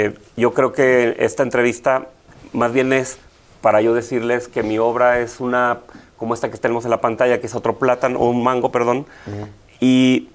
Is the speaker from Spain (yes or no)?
no; Durango, Mexico; yo no me he ido a Durango. He viajado mucho, he salido, pero siempre regreso porque hay muchas cosas que hacer en mi tierra.